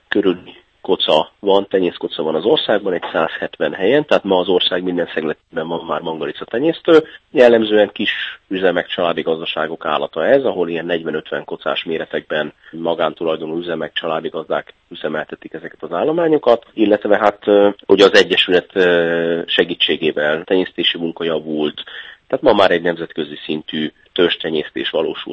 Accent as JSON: {"language": "Hungarian", "town": "Debrecen", "region": "Hajdú-Bihar", "country": "Hungary", "said": "én is debreceni vagyok"}